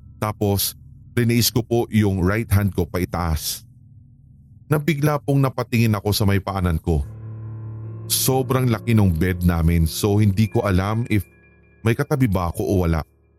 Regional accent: Manila, Metro Manila, Philippines; Tulad nga po ng sinabi ko sa inyo kanina, tiga Manila po ako, and this time, sa Alabang pa ako nag-work.

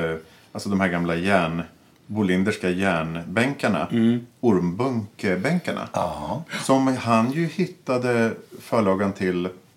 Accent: Näsby Park, Stockholm County, Sweden; Jag är född upp högsen i Näsby Park.

